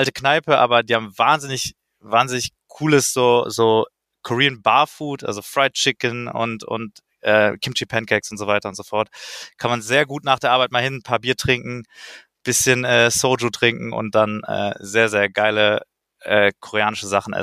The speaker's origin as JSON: {"language": "German", "town": "Cologne", "region": "North Rhine-Westphalia", "country": "Germany", "said": "Ja, also ich komme selber aus Köln"}